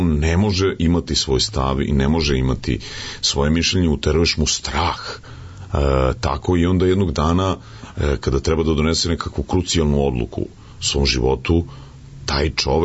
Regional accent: Nadalj, Vojvodina, Serbia; also born or lived in Vrbas / Kula; Nadalj. To je selo jedno pored Srbobrana. Ja sam rođen u Vrbasu i neposredno posle toga sam živio u tom selu koje se zove Nadalj, jedno prelepo selo u Bačkoj. Pa tek posle toga u Kuli, pa u Vrbasu srednja škola i onda u Beograd, na fakultet.

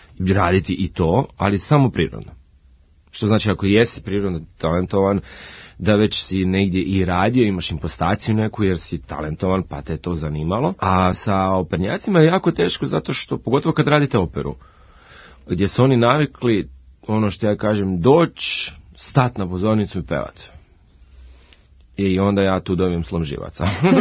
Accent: Dubrovnik, Dubrovnik-Neretva County, Croatia; u Dubrovniku, u mom rodnom gradu

